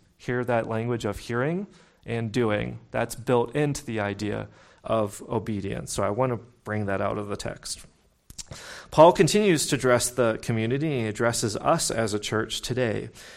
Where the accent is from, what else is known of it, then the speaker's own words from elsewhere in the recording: Pittsburgh, Pennsylvania, United States; or where I grew up in Pittsburgh, the working class folks in Pittsburgh would say yins